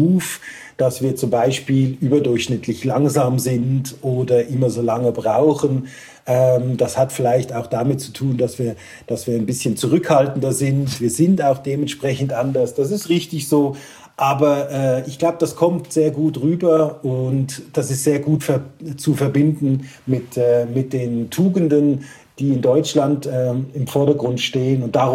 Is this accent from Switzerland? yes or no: yes; Switzerland; Als Schweizer ist es natürlich toll